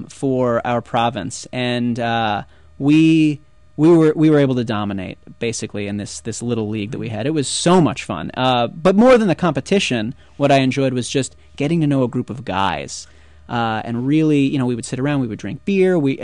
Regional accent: Philadelphia, Pennsylvania, United States; now in Brooklyn, United States; you know, I'm from Philly, but I'm living in Brooklyn now.

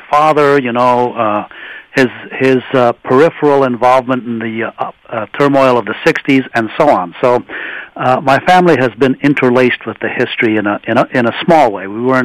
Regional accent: Afghanistan; growing up in Afghanistan, I was imbued with the narrative of Afghan history

